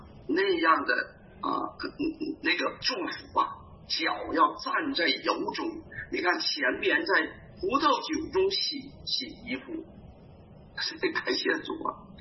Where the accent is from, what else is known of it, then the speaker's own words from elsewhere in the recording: China; 我们从大陆来的，